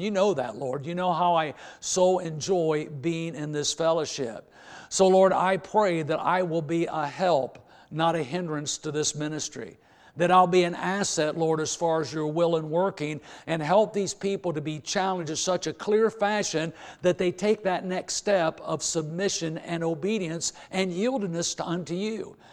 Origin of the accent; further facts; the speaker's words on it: Indiana, United States; I'm a hick from Indiana.